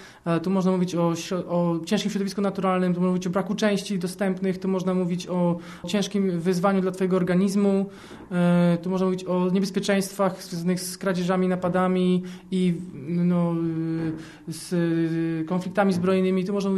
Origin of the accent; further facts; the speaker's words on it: Warsaw, Masovian Voivodeship, Poland; jestem z Warszawy.